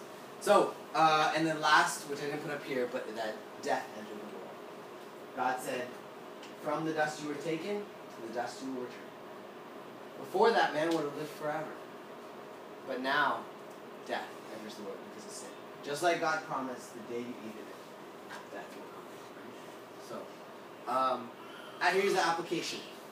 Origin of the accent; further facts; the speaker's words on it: United States; I'm American, so you know, like the Western pioneer